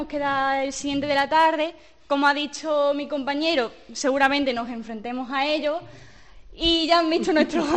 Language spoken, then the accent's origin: Spanish; A Coruña, Galicia, Spain; Bueno, mi tierra.